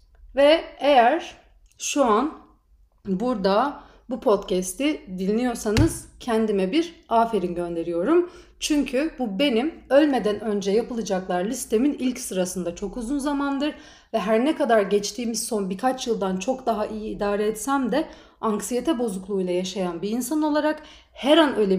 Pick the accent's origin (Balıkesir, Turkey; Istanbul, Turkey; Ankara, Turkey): Istanbul, Turkey; 32 yaşındayım, İstanbul'da doğdum, büyüdüm.